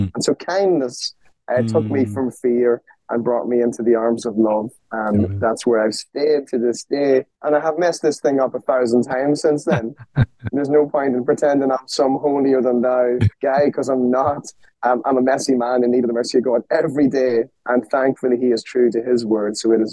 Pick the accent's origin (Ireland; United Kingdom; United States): Ireland; accent: Irish; it was nice for people to recognize me as being Irish again. So I think my accent has thickened up rightly in the last little while.